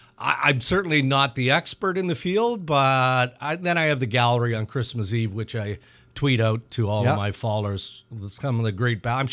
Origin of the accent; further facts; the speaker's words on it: Saskatchewan, Canada; And for me, I grew up in Saskatchewan, so very similar to the climate of Thunder Bay, right?